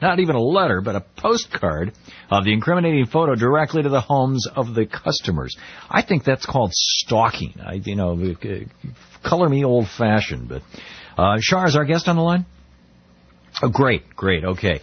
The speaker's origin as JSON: {"language": "English", "town": "Lansing", "region": "Michigan", "country": "United States", "tie": "born or raised there", "said": "I remember when I was when I grew up in Lansing, Michigan, in a working class neighborhood, and a lot of my friends' parents worked at Oldsmobile"}